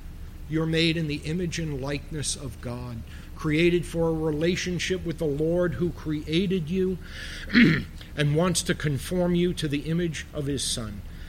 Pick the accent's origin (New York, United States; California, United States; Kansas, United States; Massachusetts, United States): New York, United States; Bronx; I know it's hard. I'm from the Bronx. We don't have many flowers